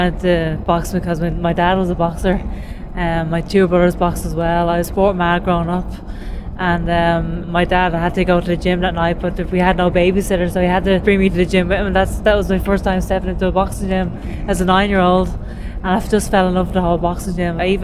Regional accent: Ireland; And I carry that Irish so proudly as well. I love the fact that I'm Irish.

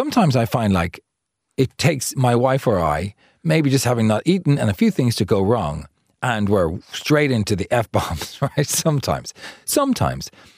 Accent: Limerick, Munster, Ireland; as I'm from Limerick. 061 County Coat

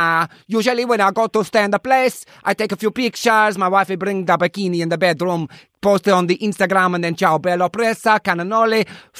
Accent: Italy; English is a second language; I'm from Italy, not the American Yankee.

